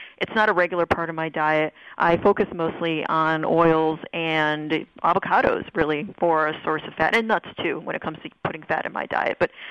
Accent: Northeast, United States; I grew up here in the Northeast, and I live in New York City. It's not exactly the soul food capital of the world.

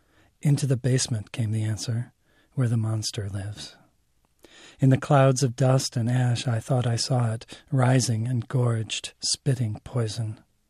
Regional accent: Minnesota, United States; When I was a child growing up in Minnesota, there was a monster living in our basement.

